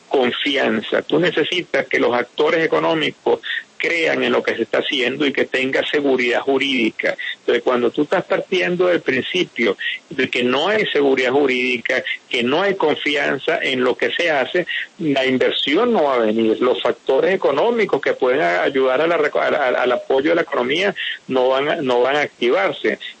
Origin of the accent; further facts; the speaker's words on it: Venezuela; quisiera aprovechar para agradecer como venezolano todo el apoyo que le está dando Colombia a la migración venezolana